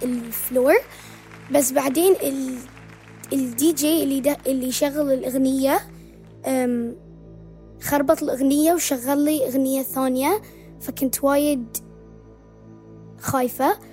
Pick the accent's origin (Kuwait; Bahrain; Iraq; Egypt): Bahrain; أنا حققت الميني أولمبيكس اللي كانت عندنا بالبحرين